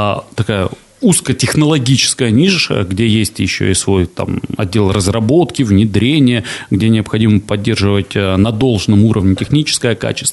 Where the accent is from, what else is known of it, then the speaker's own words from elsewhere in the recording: Perm, Perm Krai, Russia; являюсь коренным пермяком